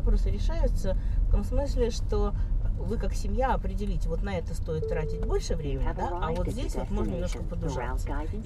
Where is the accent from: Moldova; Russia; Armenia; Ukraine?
Ukraine; Kharkiv, Kharkiv Oblast; я из Харькова.